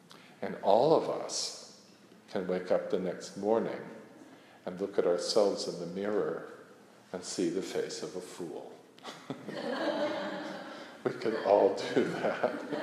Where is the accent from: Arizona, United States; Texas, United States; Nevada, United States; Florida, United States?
Nevada, United States; Las Vegas; You know, I grew up in Las Vegas, so, you know, that...